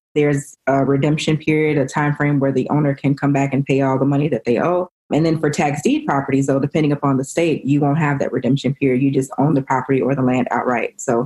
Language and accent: English; Chicago, Illinois, United States; because I'm from Chicago. It's cold and it was just a lot going on.